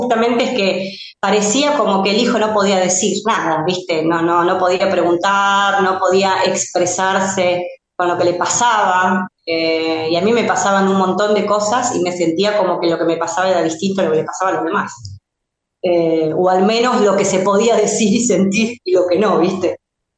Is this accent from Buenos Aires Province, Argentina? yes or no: no; Rufino, Santa Fe, Argentina; yo venía mucho acá a mi ciudad, yo estudiaba en Rosario, ¿no? Soy de acá de Rufino, provincia de Santa Fe